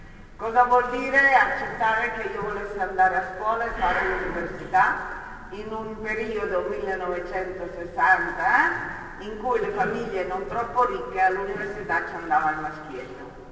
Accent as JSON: {"language": "Italian", "town": "Bra", "region": "Piedmont", "country": "Italy", "tie": "born there", "said": "Sono nata nel 48 a Bra, provincia di Cuneo."}